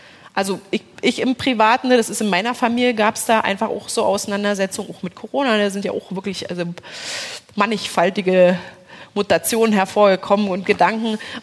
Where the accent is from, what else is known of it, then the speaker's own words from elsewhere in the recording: Saxony, Germany; ich komme aus der Ecke von Bautzen